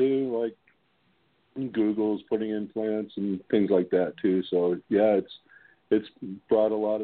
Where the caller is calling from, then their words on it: Reno, Nevada, United States; Yeah. Reno.